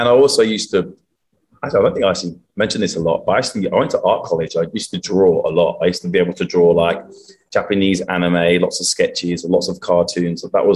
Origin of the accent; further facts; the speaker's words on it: Peterborough, East of England, United Kingdom; moved away as an adult; also born or lived in Australia; now in Los Angeles, United States; I was born in England in a city called Peterborough. I was there for 28 years and then moved to Australia. I was there for 16 years.